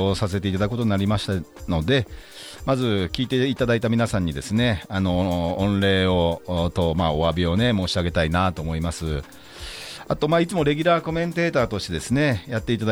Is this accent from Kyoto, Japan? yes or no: no; Yokohama, Kanagawa, Japan; 私、横浜鶴見区出身、前議員がお届けするですね、